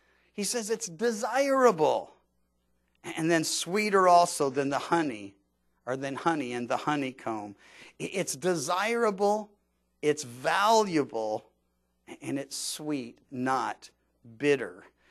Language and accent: English; the South, United States; because I grew up in the South, everybody had a Bible, but I didn't really read it.